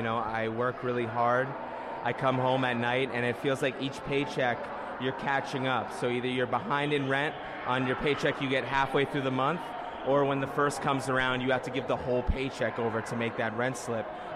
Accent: Staten Island, New York, United States; I'm actually from Staten Island. That's where I'm living right now.

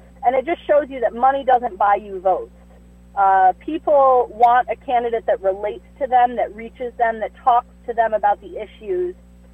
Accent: New Lebanon, United States; I was born and raised in New Lebanon. I know firsthand the needs of the small rural communities.

